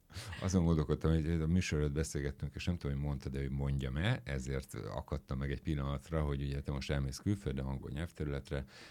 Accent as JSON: {"language": "Hungarian", "region": "Budapest", "country": "Hungary", "tie": "born or raised there", "said": "egyrészt jó magam is Pasaréten nőttem föl"}